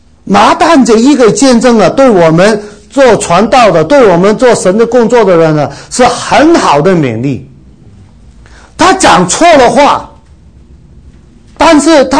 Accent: China

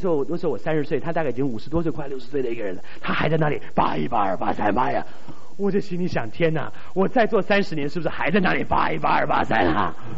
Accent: Taiwan

